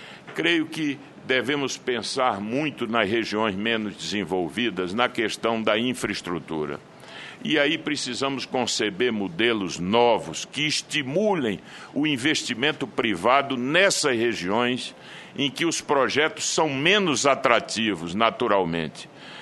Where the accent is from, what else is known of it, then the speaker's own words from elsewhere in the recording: Northeast Region, Brazil; Eu sou nordestino, sei o que significou para nós uma política